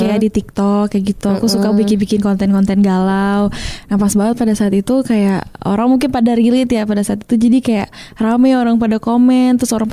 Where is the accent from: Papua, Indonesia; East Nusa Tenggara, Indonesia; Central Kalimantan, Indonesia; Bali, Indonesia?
Bali, Indonesia; Iya, di kampung halaman aku.